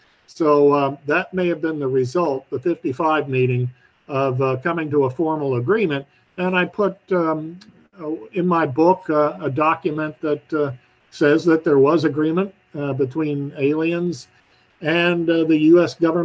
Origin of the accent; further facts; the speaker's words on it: Missouri, United States; he hailed from Missouri, my home state